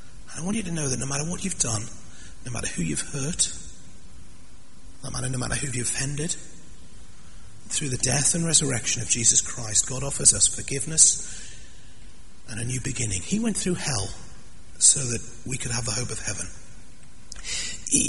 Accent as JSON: {"language": "English", "town": "Sunderland", "region": "North East England", "country": "United Kingdom", "tie": "born or raised there", "said": "That's my hometown, Sunderland."}